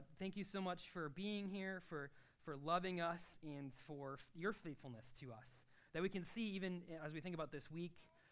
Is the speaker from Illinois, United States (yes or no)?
no; Nebraska, United States; now in New York, United States; Several years ago, we moved from Nebraska. Where's my son? He's wearing like a big Nebraska hoodie right now. We stopped hiding it. We're from the Midwest. I'm not going to pretend like I'm a native New Yorker.